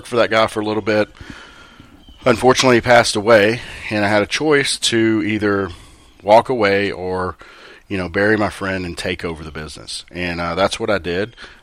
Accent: Port Arthur, Texas, United States; So I grew up in Port Arthur, Texas, came up to college in Denton and attended the University of North Texas.

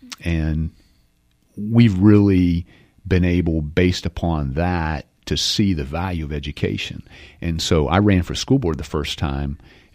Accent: Texas, United States; Or and so we just always said, "We're from Texas." And so when I started looking for a university, I started looking at University of Texas

